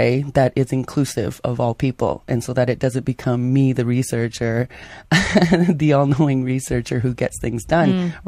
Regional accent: Vancouver, British Columbia, Canada; I was born and raised in Vancouver. And since I was a teenager, my mother, my brother, and I have been a member of a Tsimshian dance group down there.

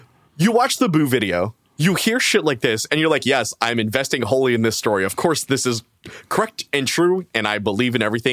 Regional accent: Canada; Also, I'd be remiss not to mention, as a Canadian … is a great

